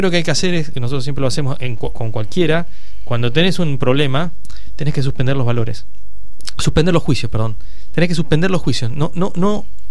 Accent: Entre Ríos, Argentina; Yo vengo de Entre Ríos.

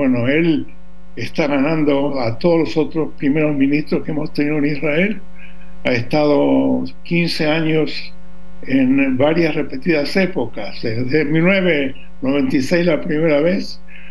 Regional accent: Buenos Aires, Argentina; born there; yo digo vos porque, como porteño de nacimiento, tu uruguayo todavía no se me pegó

